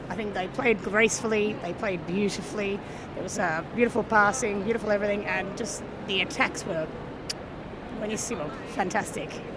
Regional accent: Australia; accent: Australian; also born or lived in Spain; I'm Australian, obviously. I've got quite an Australian accent. But I was in Spain for 7 years and my wife is Spanish as well.

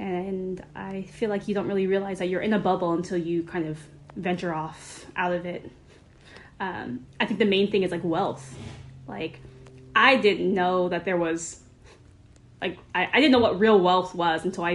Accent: Long Beach, California, United States; growing up in Long Beach as a Cambodian

